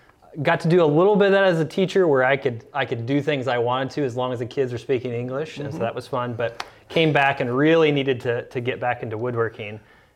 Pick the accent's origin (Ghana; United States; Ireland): United States; Kansas; No relation to the city in terms of my name, but I grew up in Kansas, and my grandfather was a woodworker.